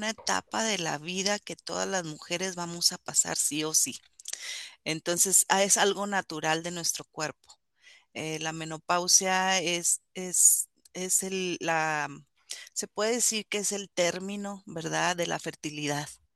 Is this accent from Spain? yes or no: no; Torreón, Coahuila, Mexico; moved away; soy mexicana, ¿verdad? Soy de Torreón, Coahuila, ya tengo muchos años aquí, desde 1997, y tengo tres hijos